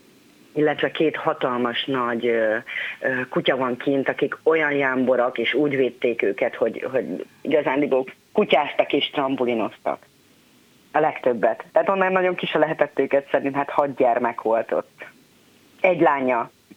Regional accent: Szeged, Csongrád-Csanád, Hungary; Hát én Szegeden nőttem fel, 5 vagyunk testvérek.

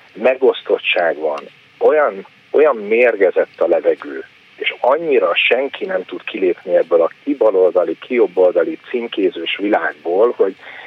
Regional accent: Hungary; ezt mi is érzékenyen figyeljük külföldi magyarként

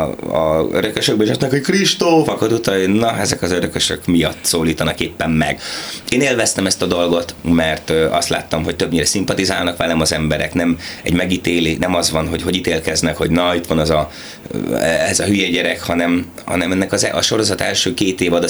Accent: Veresegyház, Pest, Hungary; Veresegyházon nőttem föl, a bölcsőm. Én imádom azt a kisközség, nagyközség, város, most város a legújabb titulus. Hát ott oda jártam iskolába, általános iskolába, ott élnek a szüleim

